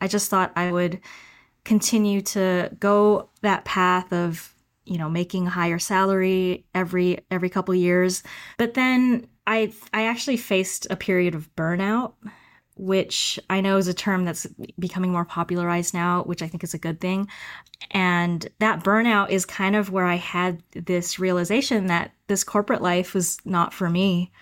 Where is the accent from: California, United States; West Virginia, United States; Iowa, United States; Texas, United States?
California, United States; Salinas; I grew up in Salinas, California, went to public schools my whole life.